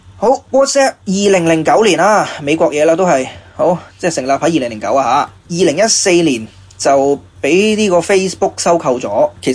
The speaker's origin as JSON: {"language": "Cantonese", "country": "Hong Kong", "said": "咁但係我哋香港人可能自己知道，哦原来唔系㗎喎咁啦。"}